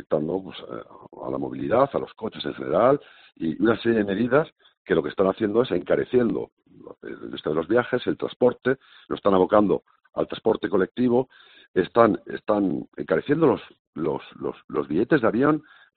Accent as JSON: {"language": "Spanish", "region": "Basque Country", "country": "Spain", "tie": "born there", "said": "yo soy nacido en el País Vasco"}